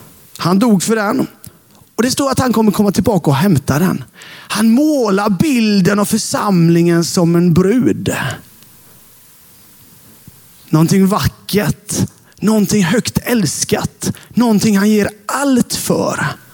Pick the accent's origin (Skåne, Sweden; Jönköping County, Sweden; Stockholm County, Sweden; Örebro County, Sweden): Jönköping County, Sweden; Hultsjö; När jag växte upp i Hultsjö så fanns det två stycken som hette Albin.